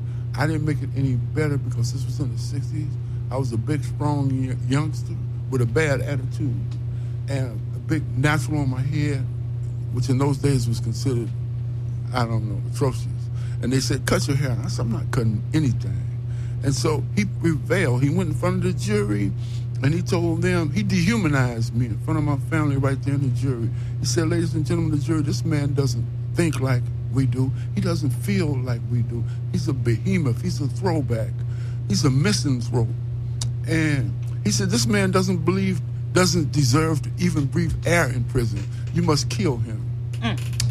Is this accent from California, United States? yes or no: yes; Los Angeles, California, United States; I was born and raised in Los Angeles, on the east side, section southeast of Los Angeles.